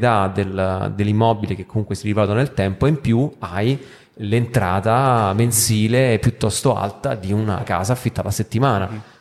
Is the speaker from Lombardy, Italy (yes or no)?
no; Rome, Lazio, Italy; come romano, diciamo, cioè vivere a Roma con la casa in affitto è sempre stata un po' una follia